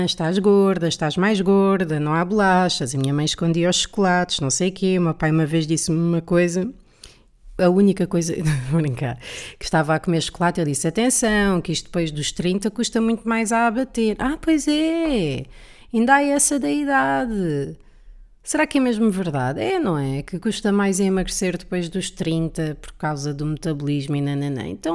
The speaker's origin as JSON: {"language": "Portuguese", "country": "Portugal", "said": "somos portugueses, não é? Sinto que isso está muito associado à nossa cultura"}